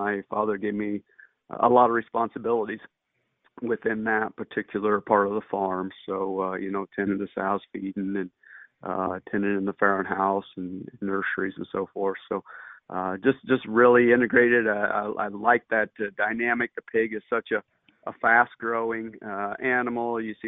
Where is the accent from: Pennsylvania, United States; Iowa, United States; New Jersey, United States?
Iowa, United States; But I'm from Wapello County, I actually reside there as well now.